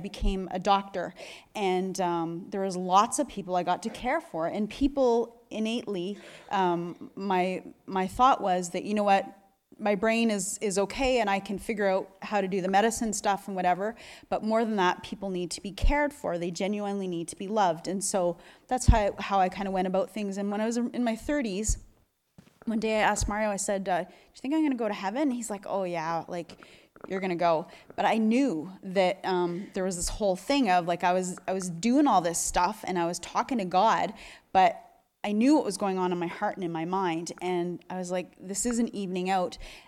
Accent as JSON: {"language": "English", "town": "Sudbury", "region": "Ontario", "country": "Canada", "tie": "born or raised there", "said": "I grew up in Sudbury, Ontario. So that's Northern Ontario. And my parents went to a Presbyterian church."}